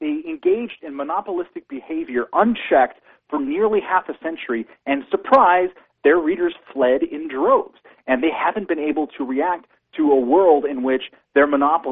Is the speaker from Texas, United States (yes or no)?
no; Los Angeles, California, United States; let's take Los Angeles, my hometown